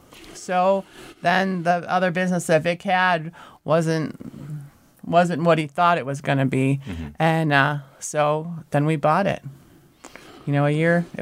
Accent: Bemus Point, New York, United States; also born or lived in Denver; Well, I'm a local girl. I grew up in Bemis Point. So I did move away for just a couple years to Denver. But otherwise, I've always lived local.

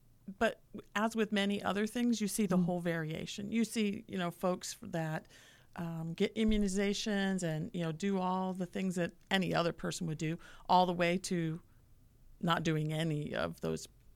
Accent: Ohio, United States; now in Holmes County, United States; So I'm a native of Ashland County, but I've called Holmes County home for a long, long time.

